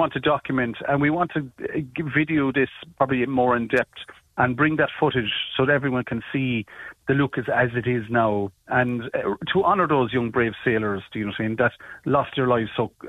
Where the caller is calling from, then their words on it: Dublin, Leinster, Ireland; I'm ringing you from the National Maritime Museum here in Dublin.